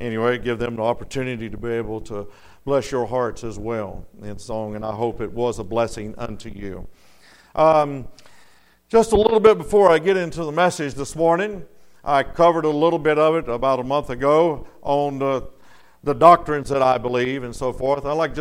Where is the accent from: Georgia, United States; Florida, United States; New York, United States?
Florida, United States; Pensacola; and we're from Pensacola, Florida, and we're so glad to be here.